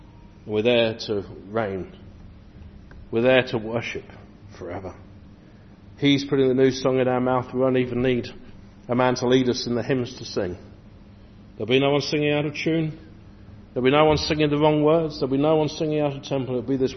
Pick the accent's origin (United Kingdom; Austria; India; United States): United Kingdom; England; If I look back over the history of my nation being an Englishman